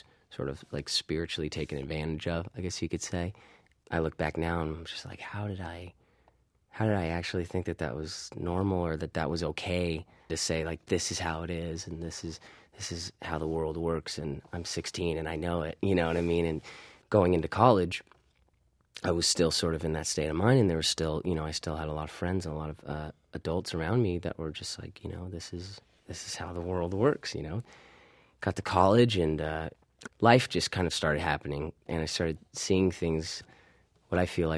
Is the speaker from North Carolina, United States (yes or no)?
no; San Diego, California, United States; I grew up in San Diego, and John did as well